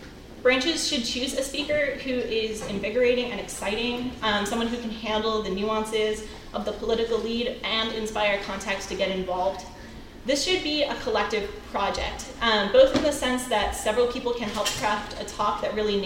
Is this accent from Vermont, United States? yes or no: yes; Burlington, Vermont, United States; Again, I'm from Burlington, Vermont, where we have, over the past 3 years, recruited enough students to be a definitively campus branch.